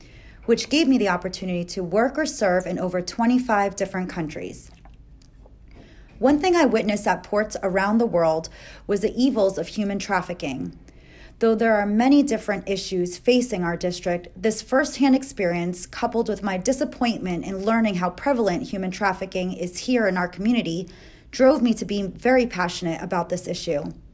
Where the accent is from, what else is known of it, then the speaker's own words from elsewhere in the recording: New York, United States; born there; I was born in New York to a Hispanic mother and a Greek father, who are both first-generation Americans.